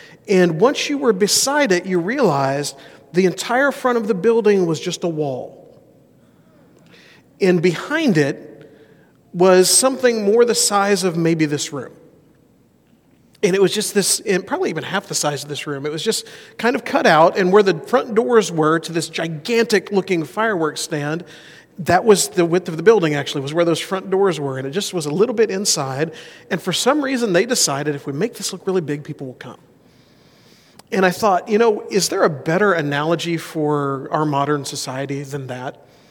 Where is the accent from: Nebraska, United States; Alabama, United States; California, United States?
Alabama, United States; Mobile; also born or lived in Arkansas; I grew up in Mobile, Alabama, which is a little bigger than Eugene.